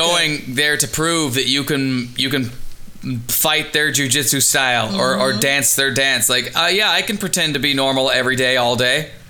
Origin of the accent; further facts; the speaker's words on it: Indiana, United States; Because I was thinking, like, we're from Indiana, so I was thinking racing, like Daytona.